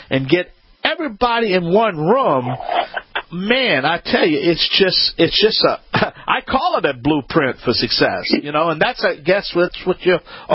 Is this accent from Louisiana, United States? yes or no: yes; Louisiana, United States; I'm the Cajun man from the Bayou Land.